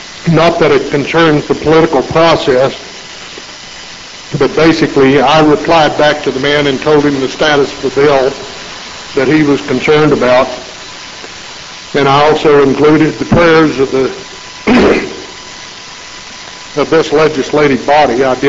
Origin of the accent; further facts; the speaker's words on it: Wyoming, United States; Finally, I can say without a doubt that I am extremely proud of my Wyoming heritage. Growing up in Wyoming has shaped me into a person that can handle the isolations and hardships Iraq has to offer.